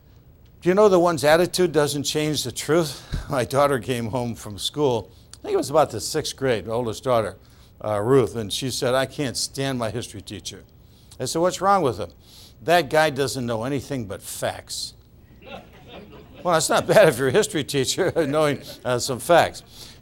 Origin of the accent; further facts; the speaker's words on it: Detroit, Michigan, United States; And I was raised in Detroit, Michigan.